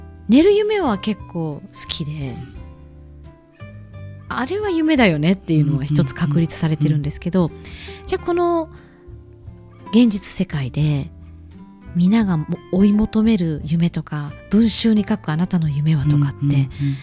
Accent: Osaka, Japan; born there; その私はその大阪に生まれて、

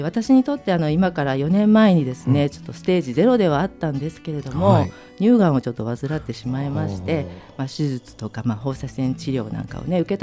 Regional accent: Kumamoto, Japan; born there; now in Nishinomiya, Japan; 私は熊本に生まれまして、うん、今は兵庫県西宮市に住んでおります。

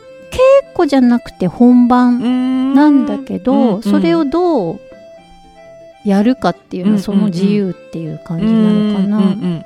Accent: Kunitachi, Tokyo, Japan; なんか私の地元国立なんですけど

